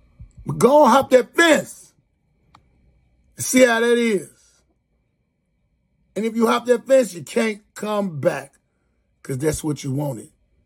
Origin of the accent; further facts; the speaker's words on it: Chicago, Illinois, United States; Like, you know, from Chicago, from the South Side. Born and raised in Inglewood. My mama moved to the East Side.